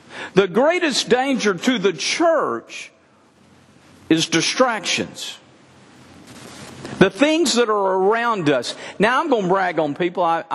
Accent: Texas, United States; I'm a Texan, born and bred.

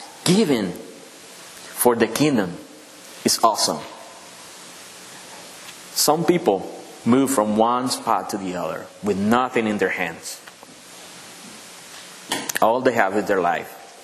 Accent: Dominican Republic; English is a second language; I know I'm from Dominican Republic. And I think you can notice that, right? In my language.

